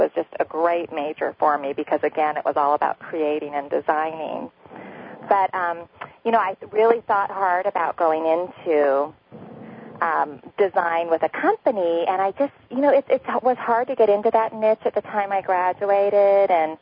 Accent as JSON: {"language": "English", "town": "Sherwood", "country": "United States", "tie": "born or raised there", "said": "I've lived in the community that I grew up here in Sherwood. I've lived here for 39 years."}